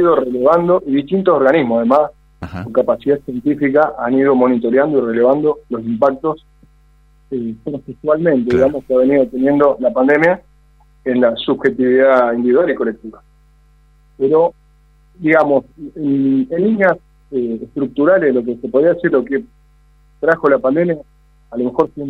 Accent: Santa Fe, Argentina; De manera que lo digo como santafesino, una provincia de la mía muy esplendorosa en recursos

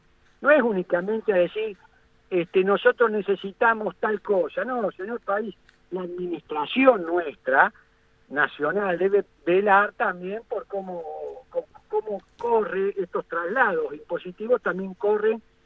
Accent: Argentina; porque somos argentinos y queremos que nuestro país esté bien

